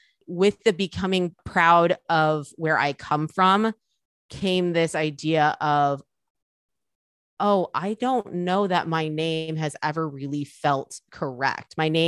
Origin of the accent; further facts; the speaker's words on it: Virginia, United States; I grew up in Northern Virginia, where it's predominantly white and it is more diverse, but it's still very white.